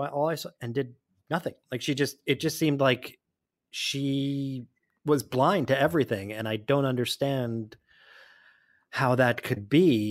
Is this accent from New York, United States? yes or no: yes; New York City, New York, United States; I mean, I grew up in New York City.